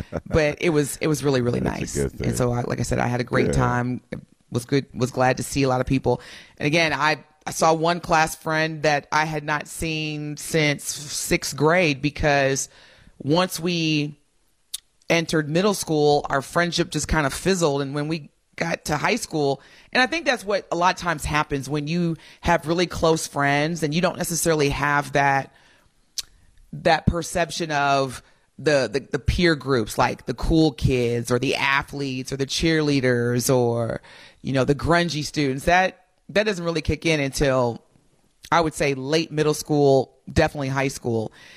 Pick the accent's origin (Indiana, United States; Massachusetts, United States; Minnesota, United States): Indiana, United States; growing up in Southern Indiana, you did not talk about race or racism.